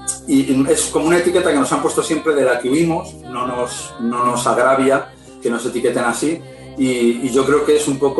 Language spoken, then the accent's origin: Spanish; Toledo, Castilla-La Mancha, Spain; la cultura hebrea tiene influencia en nosotros como toledanos, como españoles